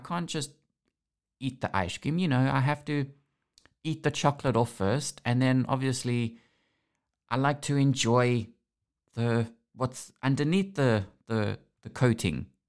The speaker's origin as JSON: {"language": "English", "town": "Durban", "region": "KwaZulu-Natal", "country": "South Africa", "tie": "born there", "said": "It's the same as I've tried suing my parents because I was born in Durban."}